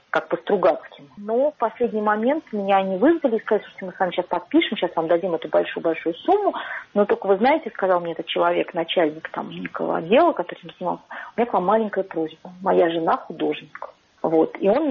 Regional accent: Moscow, Russia; я, конечно, буду на русском говорить и скажу, что я из Москвы

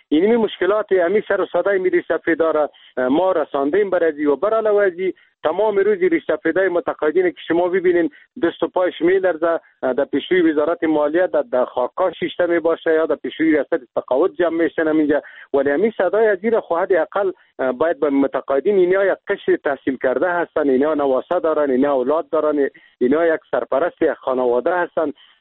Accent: Afghanistan; born or raised there

